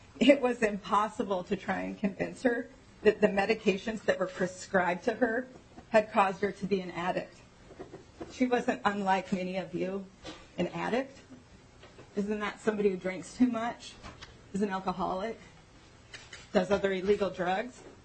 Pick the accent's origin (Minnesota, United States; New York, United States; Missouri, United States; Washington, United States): Minnesota, United States; Montevideo; I'm from Montevideo. Less than 5,000 people live there.